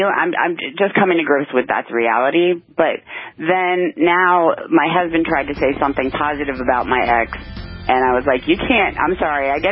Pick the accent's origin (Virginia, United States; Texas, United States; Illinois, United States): Texas, United States; I decided to move back across the country to my home state, Texas, to be with him and closer to my immediate family.